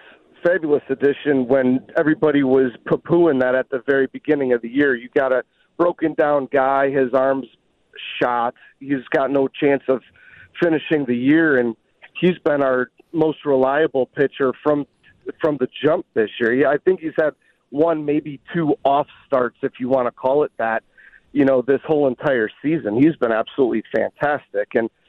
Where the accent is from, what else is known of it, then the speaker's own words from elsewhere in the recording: Illinois, United States; I'm from Illinois, and I want to shout out to my NIU Huskies